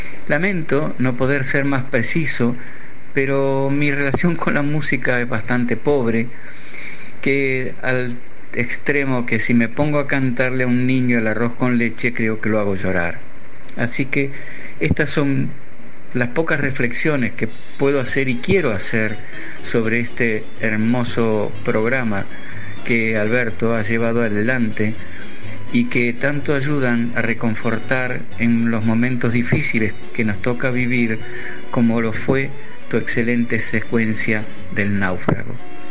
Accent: Buenos Aires, Argentina; durante mi infancia, toda mi familia en Buenos Aires la constituían 3 personas: mi madre, mi padre y yo. Y fueron los paisanos de mi padre, coruñés, y de mi madre, pontevedresa

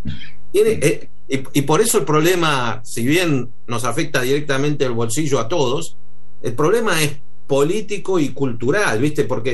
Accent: Argentina; como los argentinos, más o menos los que hemos vivido algunos años, ya tenemos la experiencia.

